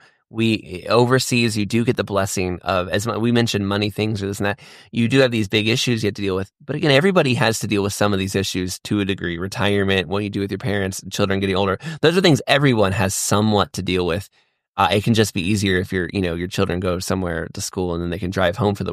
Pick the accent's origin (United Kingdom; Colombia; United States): United States; Florida; Growing up in North Florida, I never was like, oh, where's so-and-so?